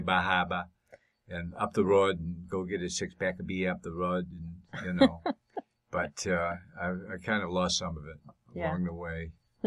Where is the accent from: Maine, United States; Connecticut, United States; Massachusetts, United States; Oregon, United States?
Maine, United States; accent: Maine accent; I thought I still had my Maine accent